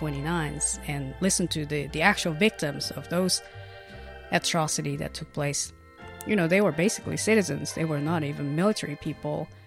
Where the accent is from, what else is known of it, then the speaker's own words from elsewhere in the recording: Japan; I'm from Japan, and August is the time when Japanese people often think about and talk about the war